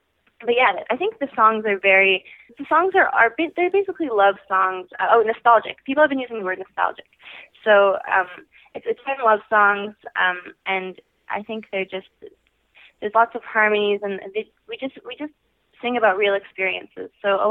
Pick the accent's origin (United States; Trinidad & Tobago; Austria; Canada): Canada; Montreal, Quebec; we are from Montreal, which we like because we love our city.